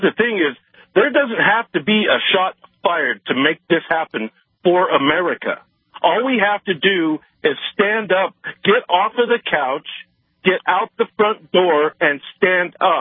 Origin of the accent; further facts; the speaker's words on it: United States; I thank God for being an American.